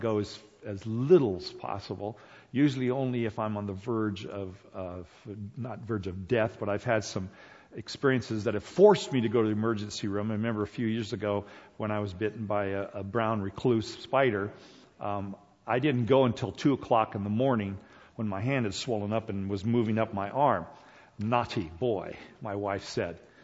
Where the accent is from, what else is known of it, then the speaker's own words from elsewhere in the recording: South Korea; But every year we had to have a booster shots, because I grew up in Korea.